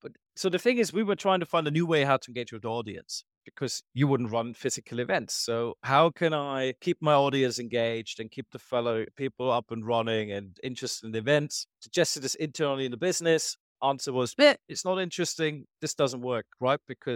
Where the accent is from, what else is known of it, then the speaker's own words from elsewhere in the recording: Dubai, United Arab Emirates; Like, I grew up in Dubai. I could do what I want to do.